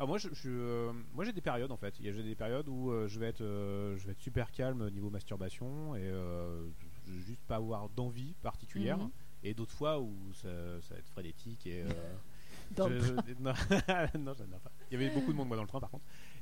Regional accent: Normandy, France; C'est ça, moi, je suis un Normand en pure souche.

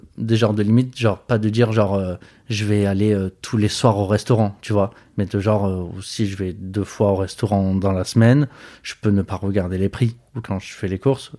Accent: Marseille, Provence-Alpes-Côte d'Azur, France; donc j'ai grandi à Marseille, et puis j'ai grandi presque quasiment seul avec ma mère

